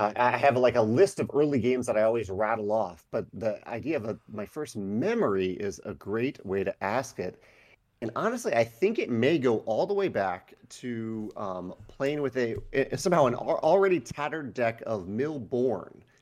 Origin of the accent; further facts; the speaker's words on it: Virginia, United States; moved away as an adult; now in St. Louis, United States; I grew up in Virginia. Okay. And I spent the first 18 years of my life there. And then I came to university here in St. Louis, where I still am today.